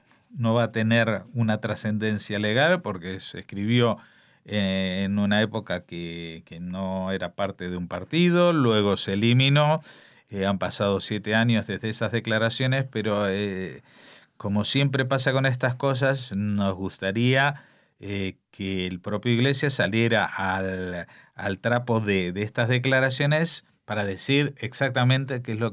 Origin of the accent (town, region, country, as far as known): Spain